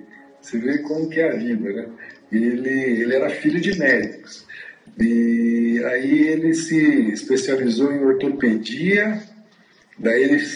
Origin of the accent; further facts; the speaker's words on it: Paraná, Brazil; accent: Paraná; E eu fiquei muito nervoso, falei, meu Deus, agora eu aqui, com esse meu sotaque de paranaense